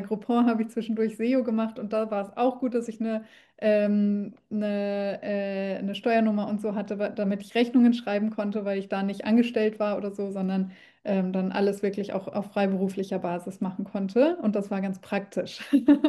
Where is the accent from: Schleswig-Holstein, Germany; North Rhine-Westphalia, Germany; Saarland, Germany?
North Rhine-Westphalia, Germany; Paderborn; ich bin ja in Paderborn groß geworden, eine etwas kleinere Stadt, also jetzt im Vergleich zu Berlin und so weiter.